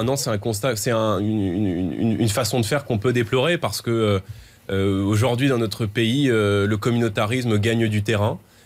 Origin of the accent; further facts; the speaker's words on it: Île-de-France, France; Moi, vous savez, j'ai grandi en Seine-Saint-Denis, j'ai collé mes premières affiches de militants politiques